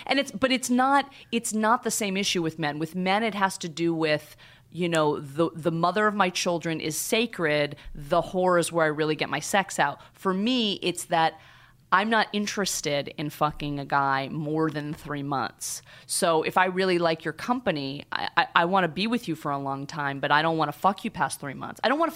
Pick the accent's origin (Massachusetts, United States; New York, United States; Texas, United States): Massachusetts, United States; Boston; I grew up in Boston, which is all Irish Catholic.